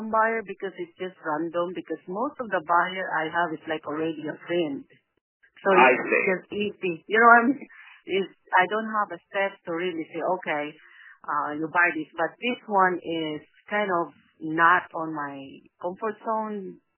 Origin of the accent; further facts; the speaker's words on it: Dallas, Texas, United States; Dallas, Texas.